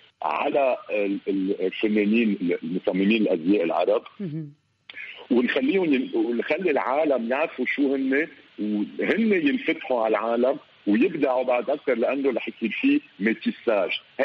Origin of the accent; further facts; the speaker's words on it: Lebanon; كلنا مفكرين وأنا لبناني وبفتخر فيهم كلهم